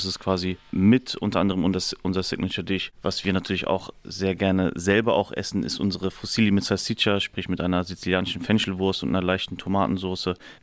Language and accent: German; Piedimonte Etneo, Sicily, Italy; Ja, wir kommen alle aus der Ätna-Region. Wir kommen alle aus einem Dorf namens Piedmont Etneo. Das liegt am Fuß des Ätnas.